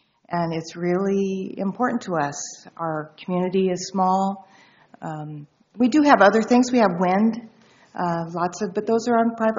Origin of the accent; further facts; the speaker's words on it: Arlington, Oregon, United States; I am from Gillam County, from Arlington, and I drove down this morning